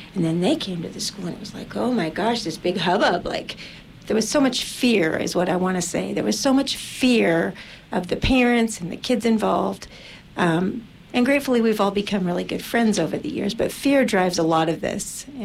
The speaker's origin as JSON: {"language": "English", "town": "Eureka", "country": "United States", "tie": "born or raised there", "said": "You know, when I grew up here in Eureka, when I grew up, I went to a homogeneous Washington elementary."}